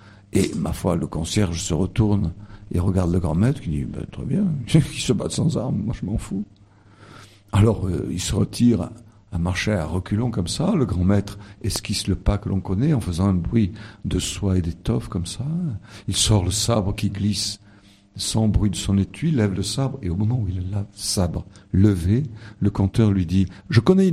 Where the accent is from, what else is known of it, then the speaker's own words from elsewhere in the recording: Marseille, Provence-Alpes-Côte d'Azur, France; je suis marseillais.